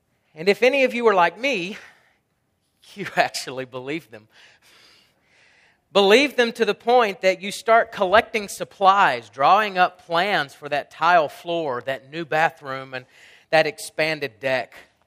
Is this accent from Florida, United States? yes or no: no; Huntsville, Alabama, United States; Most of you are aware that I hail from Huntsville, Alabama, which is the span of the storms that went through there.